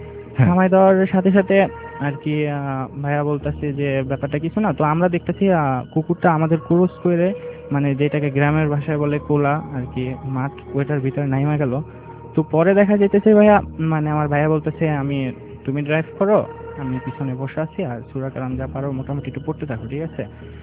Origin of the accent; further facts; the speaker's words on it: Barisal, Barisal Division, Bangladesh; now in Dhaka, Bangladesh; আমি আসছি মোহাম্মদপুর থেকে, আমার হোম টাউন বরিশালে।